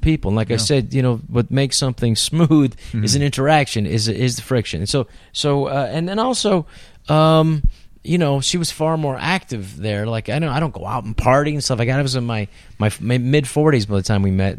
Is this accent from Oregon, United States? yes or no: no; San Francisco, California, United States; I grew up in San Francisco